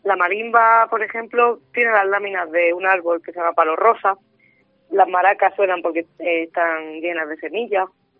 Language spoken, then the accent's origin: Spanish; Yecla, Region of Murcia, Spain; now in Granada, Spain; yo soy de Yecla, de un pueblo de Murcia, y vine a Granada a hacer el superior, el conservatorio superior.